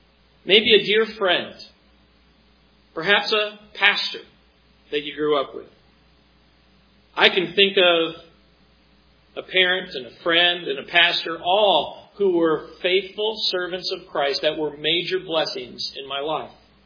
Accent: New York, United States; also born or lived in Colorado; Remember growing up in New York and having just moved from Colorado, it was a lonely experience.

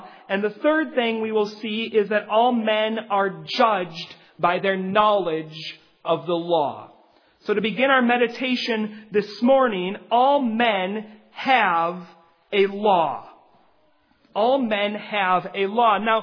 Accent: Minnesota, United States; Growing up in Minnesota, in rural farmland, whenever we told people we're going to the city, we meant we're going to Minneapolis, St. Paul.

